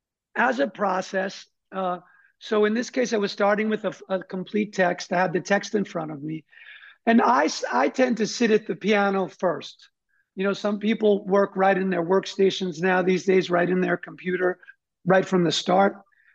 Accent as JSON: {"language": "English", "town": "New York City", "region": "New York", "country": "United States", "said": "Maybe because I'm a New Yorker and I ride the subway"}